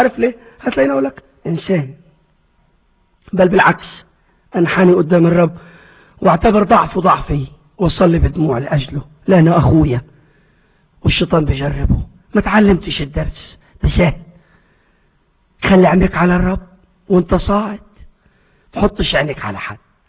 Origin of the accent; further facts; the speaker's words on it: Egypt; زمان زمان عندنا في مصر قبل ما تبقى محلات